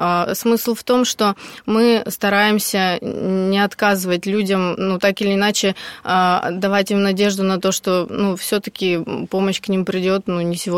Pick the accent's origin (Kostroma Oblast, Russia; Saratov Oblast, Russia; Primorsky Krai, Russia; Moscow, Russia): Kostroma Oblast, Russia; Kostroma; Я из Костромы.